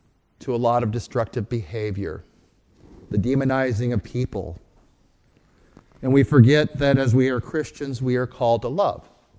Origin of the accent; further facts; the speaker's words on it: Midwest, United States; You know, when I was a kid, as you all know, I'm from the Midwest.